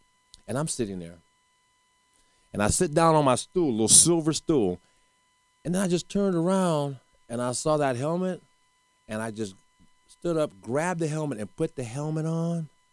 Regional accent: Santa Rosa, California, United States; Well, I grew up in Santa Rosa, where the Raiders' first training camp

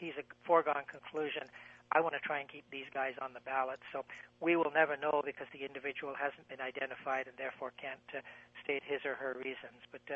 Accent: Canada; In terms of the Hall of Fame as a Canadian

